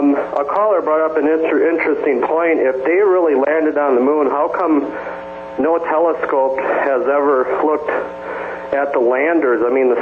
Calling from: Tucson, Arizona, United States; Hello, Kevin. … in Tucson.

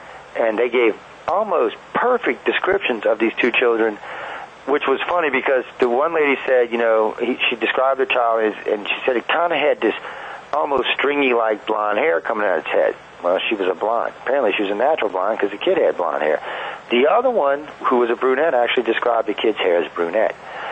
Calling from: Quebec, Canada; from Quebec.

